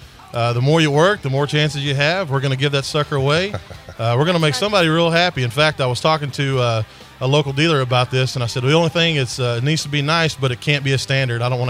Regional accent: Fort Worth, Texas, United States; And that's why I like Fort Worth. This is my hometown, and this is why I chose to come back to Fort Worth to do this.

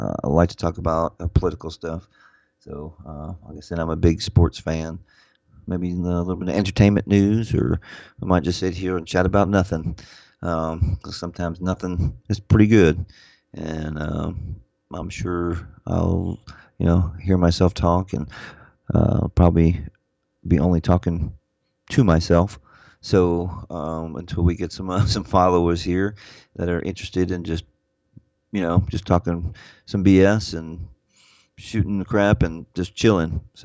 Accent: New York, United States; now in Tennessee, United States; I'm a little all over the board because I'm originally from New York, but I do like a few New York teams. But then I'm pretty spread out. So. I live in Tennessee

